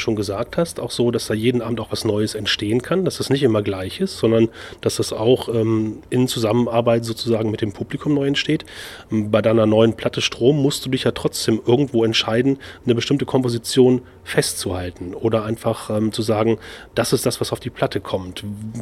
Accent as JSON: {"language": "German", "town": "Duderstadt", "region": "Lower Saxony", "country": "Germany", "tie": "born or raised there", "said": "Ich bin ja selbst in Duderstadt aufgewachsen, aber ein paar Jahre vor dir."}